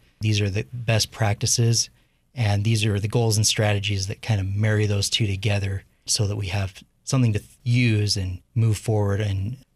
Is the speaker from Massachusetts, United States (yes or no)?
no; Pocatello, Idaho, United States; I was born and raised in Pocatello, and so I'm glad to be working here to help plan our city.